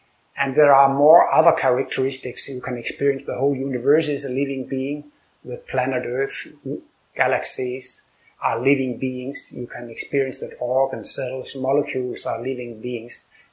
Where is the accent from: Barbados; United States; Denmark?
Denmark; Copenhagen, Capital Region of Denmark; I'm from Copenhagen, Denmark.